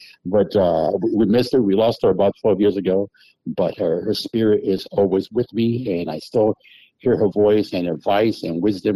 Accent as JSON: {"language": "English", "town": "New Haven", "region": "Connecticut", "country": "United States", "tie": "born or raised there", "said": "I grew up in, it's interesting because I grew up in New Haven."}